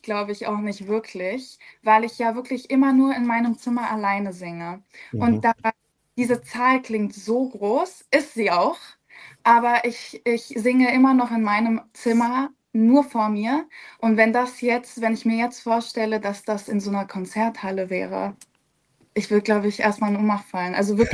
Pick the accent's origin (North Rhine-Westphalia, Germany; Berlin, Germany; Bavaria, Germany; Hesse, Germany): Berlin, Germany; Also ich komme aus Berlin. Ich wohne auch noch in Berlin.